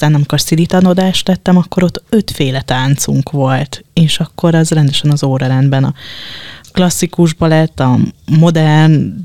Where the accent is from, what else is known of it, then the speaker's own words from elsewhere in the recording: Dunaújváros, Fejér, Hungary; én dunaújvárosi vagyok